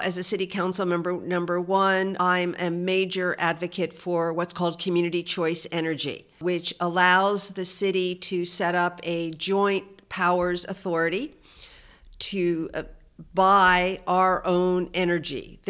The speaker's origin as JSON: {"language": "English", "town": "Philadelphia", "region": "Pennsylvania", "country": "United States", "tie": "born or raised there", "said": "And I grew up in Philadelphia, and we went to the New Jersey seashore."}